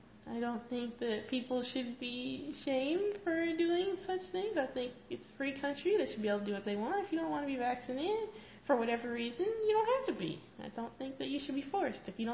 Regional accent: Texas, United States; I'm homeschooled, and I'm from Texas, and what else did you say?

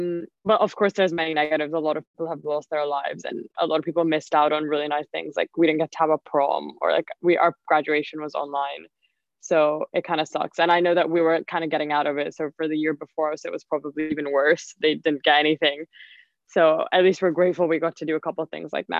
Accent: Dubai, United Arab Emirates; And then I'm actually from Dubai in the United Arab Emirates

